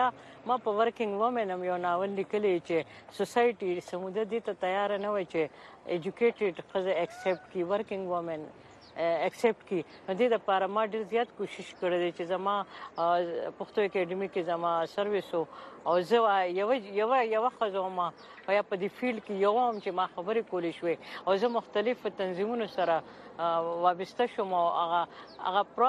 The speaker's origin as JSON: {"language": "Pashto", "town": "Mardan", "region": "Khyber Pakhtunkhwa", "country": "Pakistan", "tie": "born or raised there", "said": "زه د مردان کې یو کلی دی وړو کې د بغداد"}